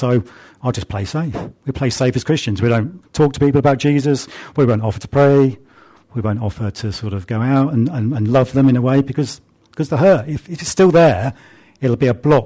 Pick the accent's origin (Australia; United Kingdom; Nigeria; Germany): United Kingdom; Because we're quite British about it.